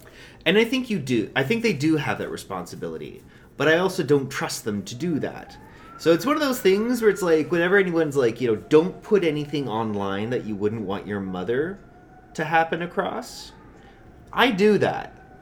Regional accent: Canada; I am speaking from the privilege of being a Canadian.

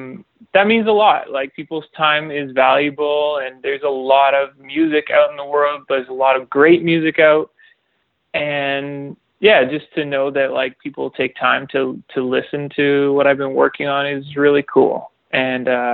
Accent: Toronto, Ontario, Canada; the release show we did in Toronto is kind of my hometown show, and that was really special.

